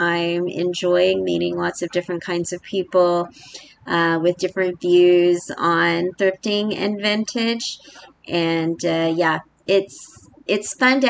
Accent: United States; It's hard to explain, I think, in that as an American, I don't have experiences like this, even in San Antonio, where there's a river walk, quote unquote.

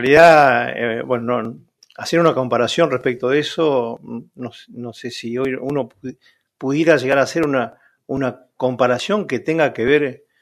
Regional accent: Río Gallegos, Santa Cruz, Argentina; yo, que soy nacido aquí en Río Gallegos, nos fuimos creciendo

